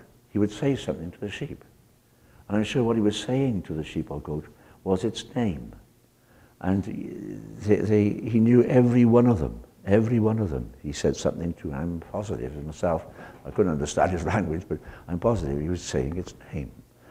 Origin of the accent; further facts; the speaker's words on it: Wales, United Kingdom; I come from Wales, as you probably know.